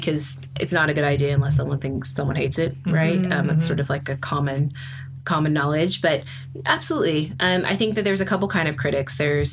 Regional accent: Sacramento, California, United States; now in Oakland, United States; Yeah. So I am from Sacramento originally. I lived in Oakland for a long time, left for about 7 years, and then came back 2 years ago

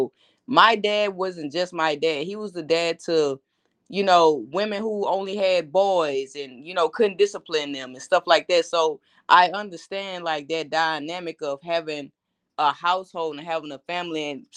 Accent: Lake Charles, Louisiana, United States; also born or lived in Minden, United States; I grew up after being in Minden, Louisiana. I grew up in a town called Lake Charles, Louisiana, where I finished out my high school

